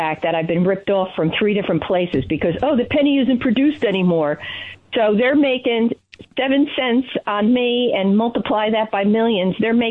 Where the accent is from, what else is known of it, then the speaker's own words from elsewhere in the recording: New Jersey, United States; Yeah, I'm from Jersey, buddy.